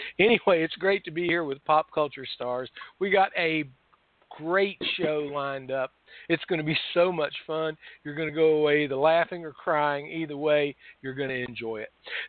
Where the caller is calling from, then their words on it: Myrtle Beach, South Carolina, United States; I'm emanating from Myrtle Beach, South Carolina, the sun, fun, and COVID capital of the world